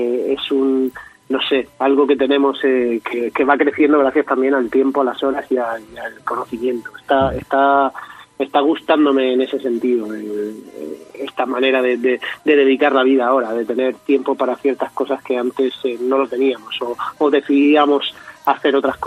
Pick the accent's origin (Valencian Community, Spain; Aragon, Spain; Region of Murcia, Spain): Region of Murcia, Spain; Intentando sobre todo hacer recetas de mi tierra, de Murcia, que me encanta